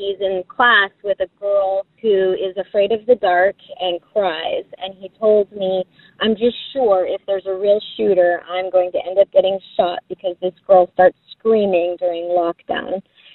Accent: Durham, North Carolina, United States; from Durham, North Carolina.

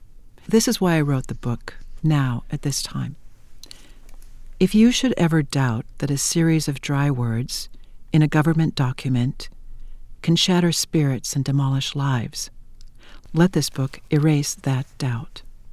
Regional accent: North Dakota, United States; also born or lived in Minnesota; I was born in Minnesota, but I grew up in North Dakota. That's where I continually go back to my parents who live there in Wahpeton

